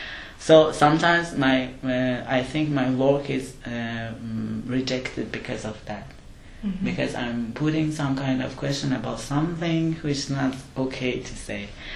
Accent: Iran; I'm also from the south of Iran, which is like very close to the to Iran.

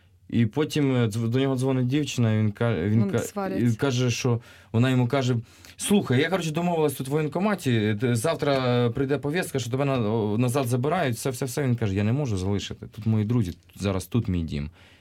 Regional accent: Ternopil, Ternopil Oblast, Ukraine; хоча я родом з Тернополя.

